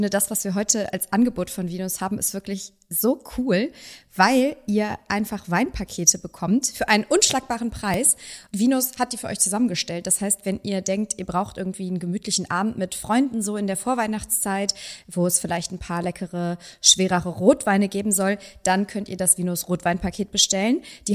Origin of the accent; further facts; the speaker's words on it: North Rhine-Westphalia, Germany; ich komme ja aus dem Rheinland und da wird ganz viel Forelle Müllerin Art gegessen.